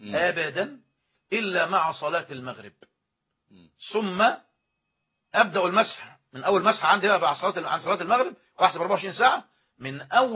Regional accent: Egypt; بالمعنى المفهوم لدينا كمصريين

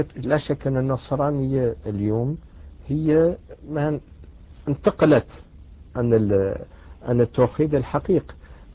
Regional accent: France; Arabic is a second language; تربيت معتمد على النصرانية وتربيت في فرنسا.

